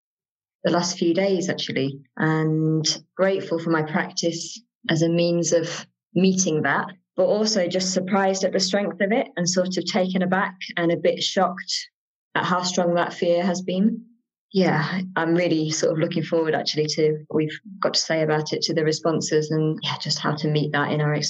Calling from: Nottingham, East Midlands, United Kingdom; I'm calling from Nottingham today.

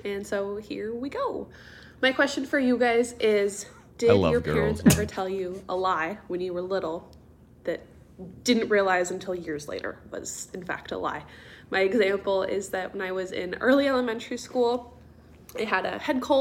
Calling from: California, United States; from Orange County.

